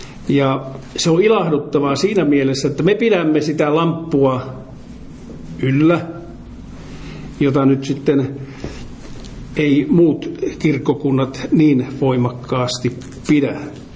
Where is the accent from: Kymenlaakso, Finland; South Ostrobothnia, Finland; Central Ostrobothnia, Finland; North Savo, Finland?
Central Ostrobothnia, Finland; Toholampi; Sitten on Toholampi, josta minä olen oikein kotoisin.